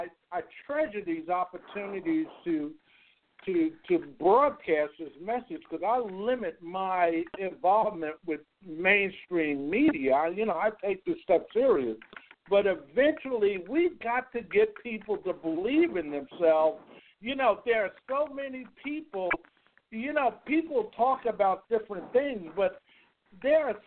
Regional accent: New York, United States; You know, growing up in New York, Joyce, I had the blessing of having Jewish friends early on in my life

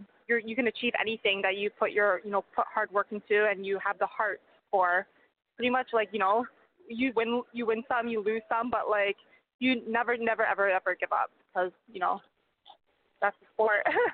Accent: Canada; being a Canadian in general, not even, like, a female and in the atomweight division, like, it's been very hard.

